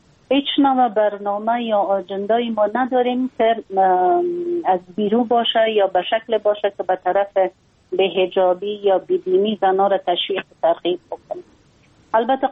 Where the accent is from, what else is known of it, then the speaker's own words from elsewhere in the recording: Afghanistan; ما یک خانم مسلمان هستم، از افغانستان هستم